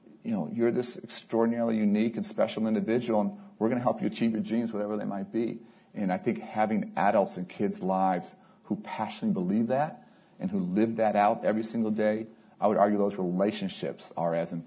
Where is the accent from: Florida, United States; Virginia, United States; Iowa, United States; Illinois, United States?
Illinois, United States; Chicago; You see other cities, including, unfortunately, my hometown of Chicago, where there's so much animosity, where there's so much strife, and people are voting with their feet and moving out